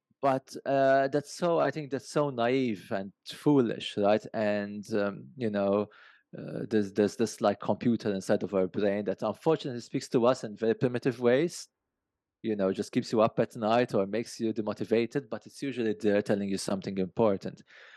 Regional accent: Malta; moved away as an adult; I grew up in Malta, small country, like limited professional opportunities.

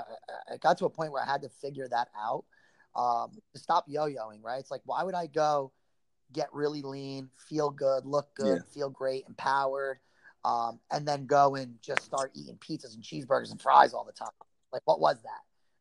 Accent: New Jersey, United States; moved away; from Warrior Fitness Camp, originally from the Jersey Shore, the real Jersey Shore. Came down to Florida here.

